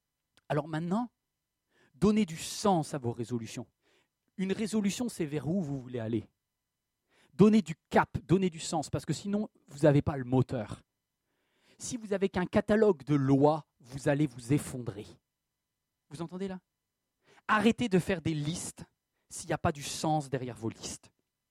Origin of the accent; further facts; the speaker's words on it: Plounévezel, Brittany, France; moved away as an adult; also born or lived in Carhaix-Plouguer; Moi, j'ai quitté la Bretagne. Je suis né à Carré-Plouguer au milieu des vaches. Il n'y a pas d'université à Carré. Là où j'habitais, c'était Plounévezel au lieu dit Quatilouarn, le bois du renard.